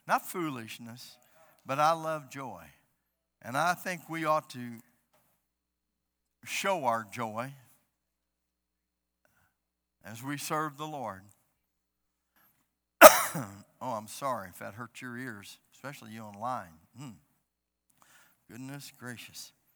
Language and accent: English; United States; but I can speak for America, being an American, living here.